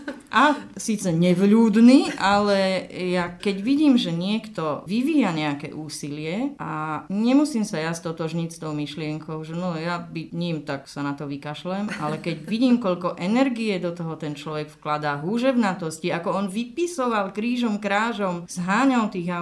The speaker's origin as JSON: {"language": "Slovak", "town": "Levoča", "region": "Prešov Region", "country": "Slovakia", "said": "som z Levoče, som tu dnes prítomná"}